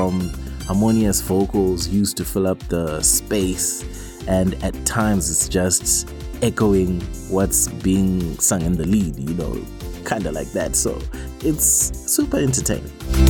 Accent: Zimbabwe; I'm from Zim

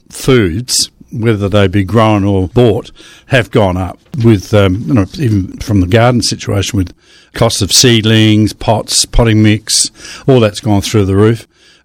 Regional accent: Payneham, South Australia, Australia; We grew up in the Paynham area. That was Italian

